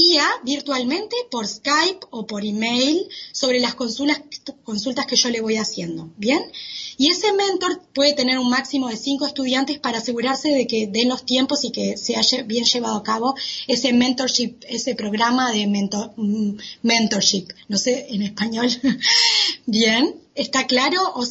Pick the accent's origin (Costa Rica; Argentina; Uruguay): Uruguay; si yo quiero ir, soy de Uruguay, quiero ir a un laboratorio, por ejemplo, en Alemania